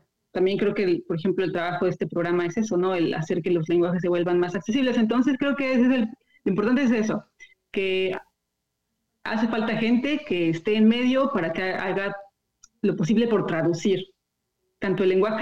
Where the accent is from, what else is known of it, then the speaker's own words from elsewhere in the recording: Mexico; now in Bristol, United Kingdom; yo como mexicana aquí, generar este contacto con las instituciones